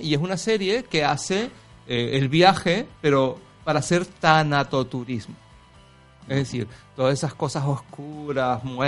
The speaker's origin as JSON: {"language": "Spanish", "region": "Madeira", "country": "Portugal", "said": "porque soy de Portugal, porque soy de Madeira"}